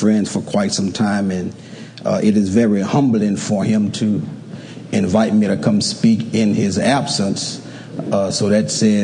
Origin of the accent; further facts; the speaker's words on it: Louisiana, United States; Now, I'm from Louisiana, and we don't mind protecting our stuff from Louisiana.